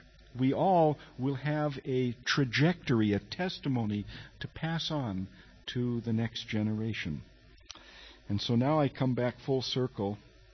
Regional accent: California, United States; I'm from Southern California

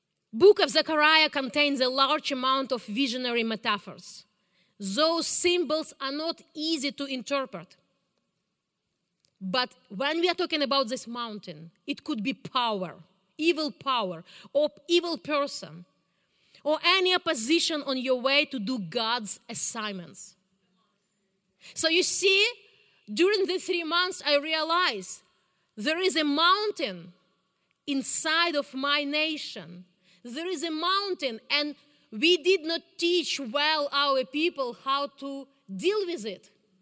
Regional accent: Ukraine; English is a second language; Because I grew up in Soviet Union, I never traveled. And we didn't have mountains on the most part of Ukraine.

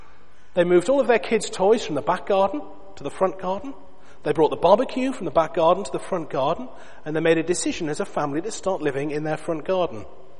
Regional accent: England, United Kingdom; Part of it, I think, is that we're English. Some of us are, anyway.

